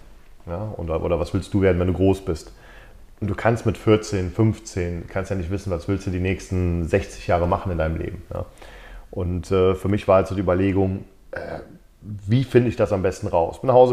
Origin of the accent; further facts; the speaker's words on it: Cologne, North Rhine-Westphalia, Germany; ich komme eigentlich aus Köln, ja, behütet aufgewachsen, Mittelklasse, also nicht schlecht. Mein Vater war im Management bei Ford.